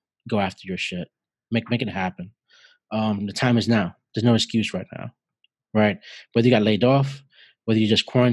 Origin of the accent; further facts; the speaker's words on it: New York, United States; now in Atlanta, United States; I'm in Atlanta. I'm from New York.